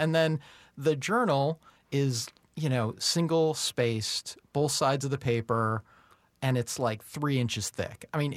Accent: Illinois, United States; I grew up outside of Chicago, and Steve has a studio in Chicago.

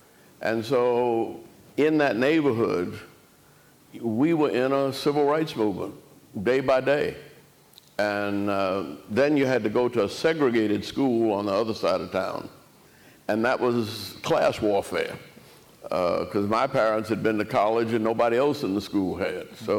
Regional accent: New Orleans, Louisiana, United States; You know, I almost think I was born into it in New Orleans. I grew up in a neighborhood with an Irish grocery store on one corner, an Italian bar, and the Nazi party on the third corner.

